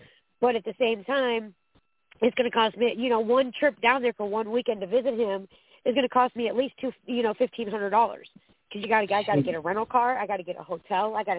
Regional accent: Ohio, United States; I'm from Ohio

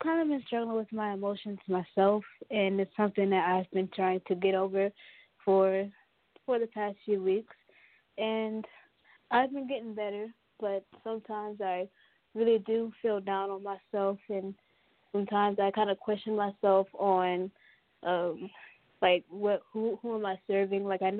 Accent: Lake Charles, Louisiana, United States; Well, I'm from Lake Charles, and I am actually 12 years old.

